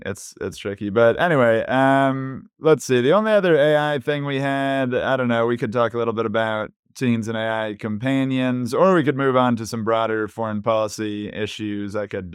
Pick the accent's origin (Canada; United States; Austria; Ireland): United States; Pittsburgh, Pennsylvania; because Carnegie Mellon, I'm from Pittsburgh originally, so there's a bunch of stuff around Carnegie Mellon.